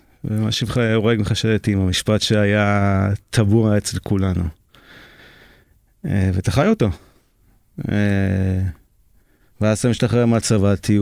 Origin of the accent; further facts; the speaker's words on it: Eitan, Southern District, Israel; born there; now in Erez, Israel; נולדתי במושב איתן, ליד קריית גת.